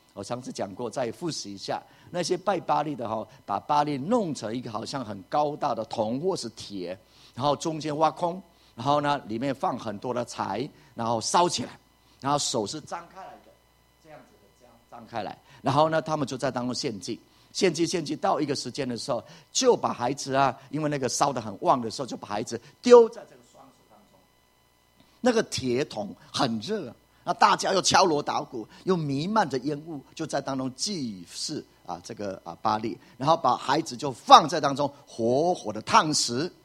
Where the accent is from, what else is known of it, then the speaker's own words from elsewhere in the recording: Puli, Nantou County, Taiwan; 因为我在埔里长大，四面环山，从小的时候就可能一个庙叫地母庙，其他都没有，很漂亮的一个盆地